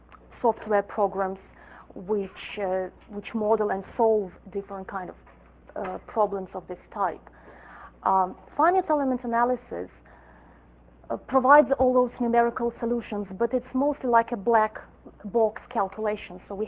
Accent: Russia; accent: Russian; English is a second language; And if you wonder about the origin of my accent, then it's Russian. And it's been, over the years, it's been gradually spoiled by British English, maybe partly Scottish.

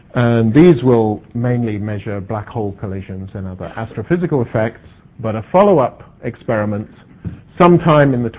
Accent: South Africa; So in the belief that I'm from South Africa

